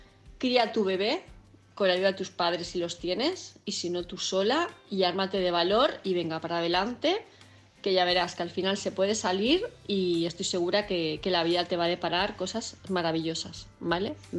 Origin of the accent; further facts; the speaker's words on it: Palma, Balearic Islands, Spain; de Palma de Mallorca